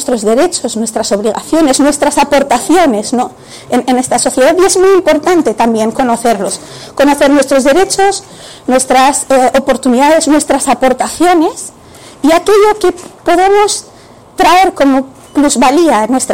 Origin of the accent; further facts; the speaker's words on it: Spain; Somos españoles, españolas, de un contexto, de una familia que nos enriquece y nos nutre a pesar de nuestras diferencias, pero somos lo que somos gracias a este contexto y a esta cultura española de la que procedemos.